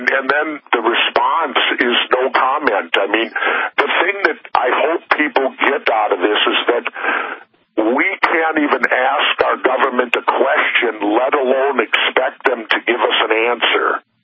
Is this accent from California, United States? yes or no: no; Minneapolis, Minnesota, United States; The way it worked when I grew up in South Minneapolis is if you're paying out the money, that makes you the boss.